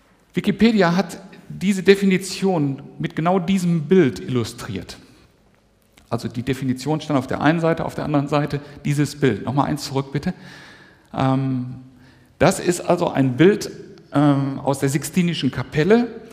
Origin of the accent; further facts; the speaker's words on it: Germany; Als Deutsche sind wir dabei ja schon einmal sehr, sehr gründlich auf die Nase gefallen.